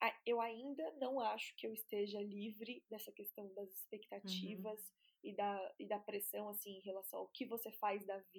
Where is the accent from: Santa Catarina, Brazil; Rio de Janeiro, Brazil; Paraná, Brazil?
Santa Catarina, Brazil; Florianópolis; eu comecei a trabalhar com branding em Florianópolis, que é de onde eu venho